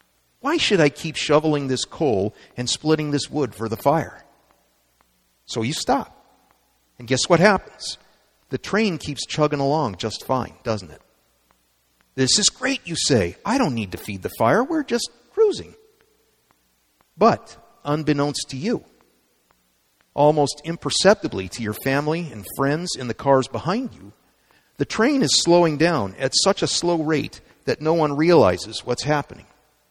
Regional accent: California, United States; I grew up in Orange County, and we lived about a mile from the Magic Kingdom of Disneyland.

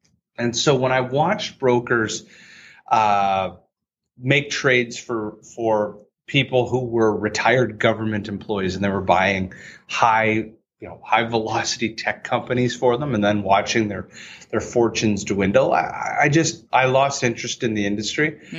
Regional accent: Calgary, Alberta, Canada; born there; So I was born in 1978 in Calgary, Alberta, Canada.

